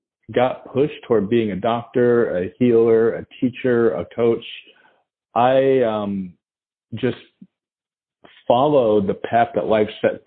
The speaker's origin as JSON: {"language": "English", "town": "Queens", "region": "New York", "country": "United States", "tie": "born or raised there", "said": "So I grew up in Queens, New York, pretty much on the streets, involved with graffiti and gangs and all that stuff."}